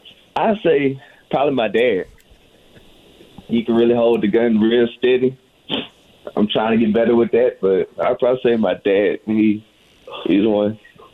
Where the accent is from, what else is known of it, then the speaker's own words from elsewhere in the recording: Slaughter, Louisiana, United States; I'm from Slaughter, Louisiana.